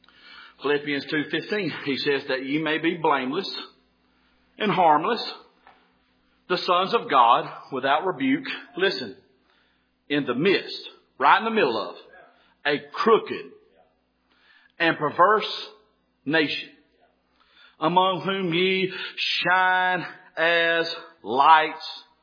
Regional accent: United States; born there; I'm glad I'm born in America. I'm glad I'm an American.

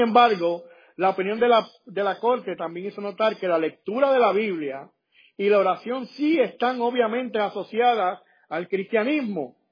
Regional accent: Puerto Rico; yo soy de Puerto Rico y yo no sé, ¿verdad?, si mis hermanos dominicanos hacen parranda, pero en Puerto Rico eso es algo que la gente celebra.

